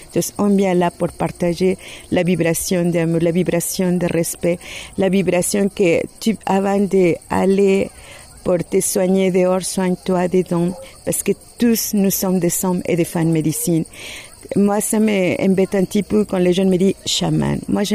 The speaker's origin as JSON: {"language": "French", "region": "southern Mexico", "country": "Mexico", "second_language": "French", "said": "Et ils me disent, tu es de où? Et je dis, Maya. Maya? Ils sont vivants, les Mayas?"}